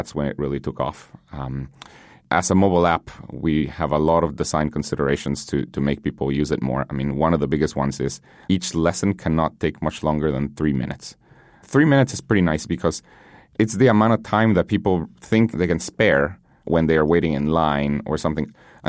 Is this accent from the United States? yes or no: no; Guatemala; English is a second language; I grew up in Guatemala. Learning English was a huge thing.